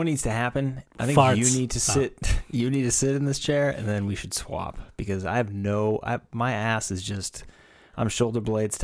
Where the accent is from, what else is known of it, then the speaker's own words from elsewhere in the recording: Boston, Massachusetts, United States; I came from Boston.